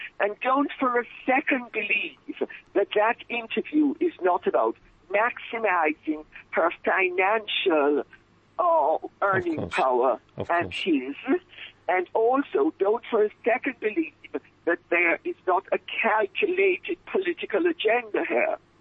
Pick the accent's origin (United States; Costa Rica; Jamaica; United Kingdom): Jamaica; because I'm Jamaican, and everybody knows that Jamaica has, you know, every single color onto the rainbow, all mixed up.